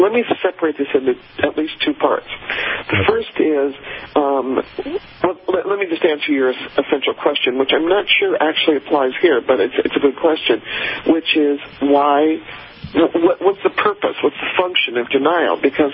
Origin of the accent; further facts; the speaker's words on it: Denver, Colorado, United States; I mean, I grew up in Denver, and the University of Denver actually stopped playing football because they decided it was too violent.